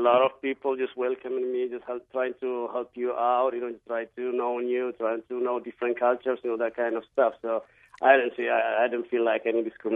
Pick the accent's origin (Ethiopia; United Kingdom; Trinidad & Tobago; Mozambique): Ethiopia; moved away as an adult; now in United States; I'm originally came from Ethiopia like about 8 years ago.